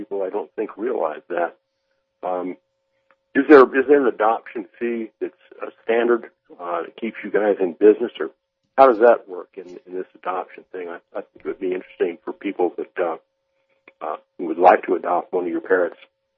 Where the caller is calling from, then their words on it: Lakeland, United States; I'm calling from Lakeland.